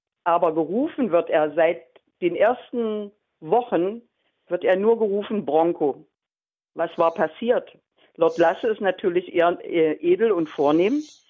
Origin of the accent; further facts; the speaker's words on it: Magdeburg, Saxony-Anhalt, Germany; Noch nie gesehen, bin Magdeburger, noch nie gesehen.